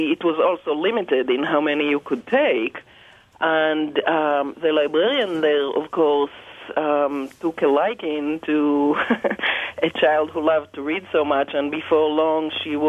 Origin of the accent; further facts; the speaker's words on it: Israel; I grew up in Israel, and there were no public libraries